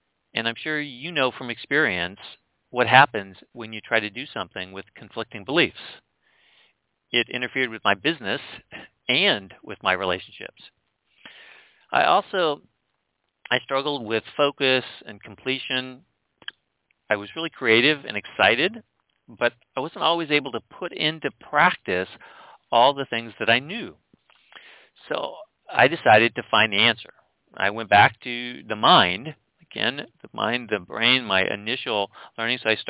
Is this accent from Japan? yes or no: yes; Japan; I grew up in Japan. I was the son of a successful American businessman.